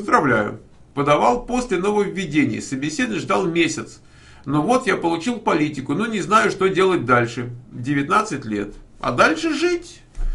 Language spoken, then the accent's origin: Russian; Russia; accent: Russian; now in United States; с моей там жидовской мордой и с моим русским акцентом